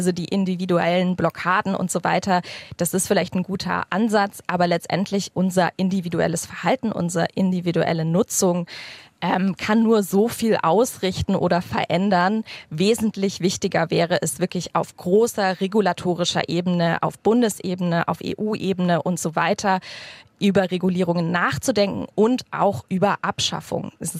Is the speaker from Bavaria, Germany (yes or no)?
no; Hamburg, Germany; Also ich komme aus Hamburg, ich forsche auch in Hamburg.